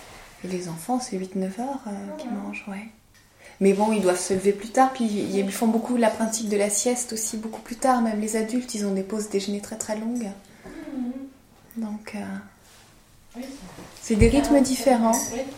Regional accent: Nice, Provence-Alpes-Côte d'Azur, France; Chez nous, à Nice, on mange vers 8h et on va se coucher plus tard et tout. Dans le sud, c'est toujours un petit peu plus tardif.

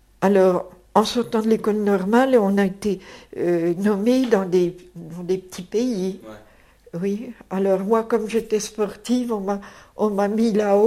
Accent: Dijon, Bourgogne-Franche-Comté, France; De Dijon, je suis

